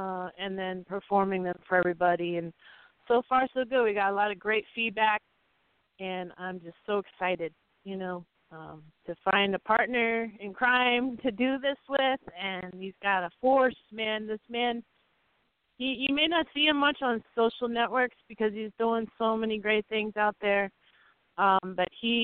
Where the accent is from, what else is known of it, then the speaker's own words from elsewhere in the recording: Detroit, Michigan, United States; I was born in Detroit, and so I got to give a shout out to all my family and my friends and people in Detroit. That's where I was born and raised for a while.